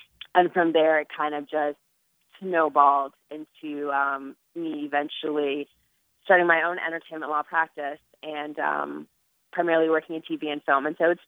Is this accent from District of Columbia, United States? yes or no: no; Ohio, United States; So, yes, growing up, I grew up in Ohio, so there are not a lot of publicists.